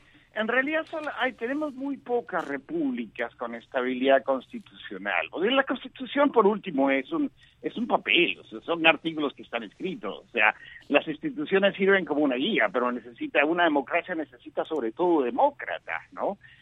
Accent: Arequipa, Peru; Yo nací el año 60, yo he visto cuando era niño lo que era la serranía, yo soy serrano, además soy de Arequipa, que está muy cerca de La Paz, de hecho Arequipa se parece más a La Paz que a Lima

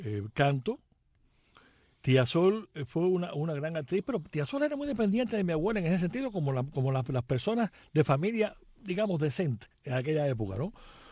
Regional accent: Havana, Cuba; born there; yo nací en La Habana de verdad. Sí. Yo nací en la Clínica La Inmaculada, en El Vedado.

